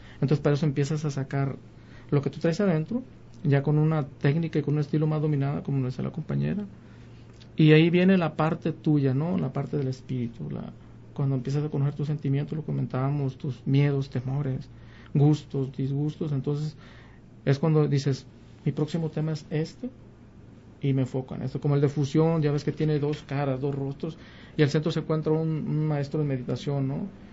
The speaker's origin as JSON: {"language": "Spanish", "town": "Villa Purificación", "region": "Jalisco", "country": "Mexico", "tie": "born or raised there", "said": "soy oriundo de mi pueblo y ahora sí que parece que estoy bien enraizado, dice la gente ahí en Villa, ¿da? Y Villa Purificación, al igual que todos sus pueblitos aledaños, La Huerta, Casimiro, Autlán, para mí son maravillosos y magníficos"}